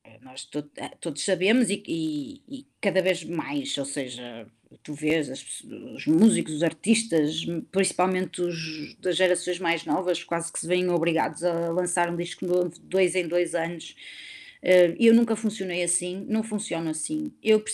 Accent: Porto, Portugal; born there; Eu acho assim, eu nasci no Porto, né? E tenho as minhas raízes no Norte.

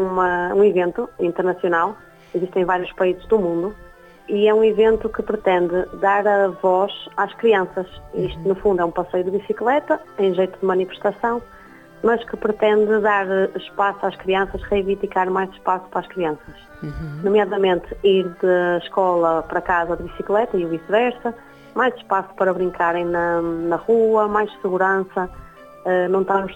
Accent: Vila Verde, Braga, Portugal; porque não fazer em Vila Verde, que é a minha primeira terra, onde eu cresci e vivi durante muitos anos

